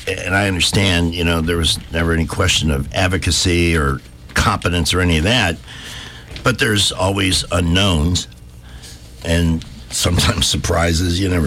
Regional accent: Midwest, United States; I'm from the Midwest.

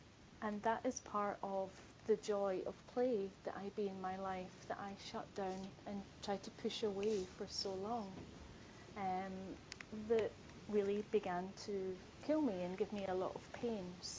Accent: Scotland, United Kingdom; I'm Scottish, so I do have a different accent.

